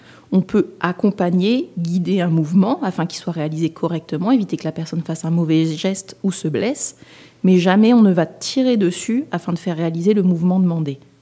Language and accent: French; Grand Est, France; Je suis originaire de la Marne, donc j'ai fait quelques kilomètres pour pouvoir vous rejoindre quand même.